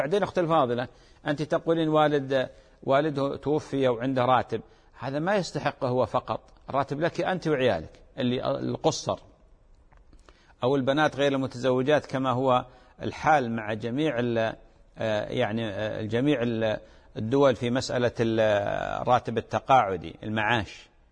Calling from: Iraq; من العراق

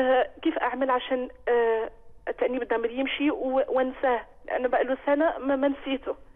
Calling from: France; الله يخليك، أنا من فرنسا، أنا عندي 2 أسئلة

